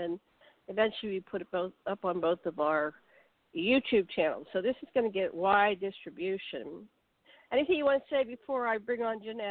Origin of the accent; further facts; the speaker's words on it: Pittsburgh, Pennsylvania, United States; I sleep better, I think, because I'm from Pittsburgh.